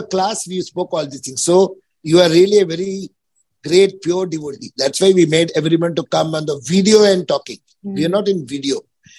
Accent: Chennai, Tamil Nadu, India; So I'm from Chennai.

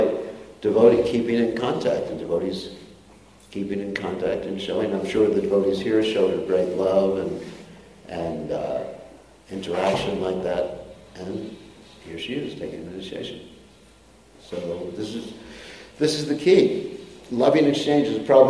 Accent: New York, United States; I was brought up in this climate, too, so I was from New York. I used to ski all the time.

